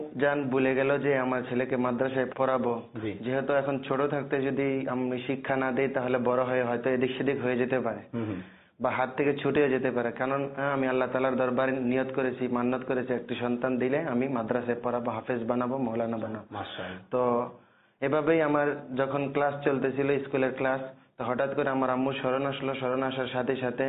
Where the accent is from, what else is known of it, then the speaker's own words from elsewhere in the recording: Gazaria, Dhaka Division, Bangladesh; আমার বাড়ি ঢাকা বিভাগের মুন্সিগঞ্জ জেলার মধ্যে অবস্থিত রয়েছে, গজারিয়া থানা, আর আমার গ্রামের নাম হচ্ছে গোচ্ছগ্রাম।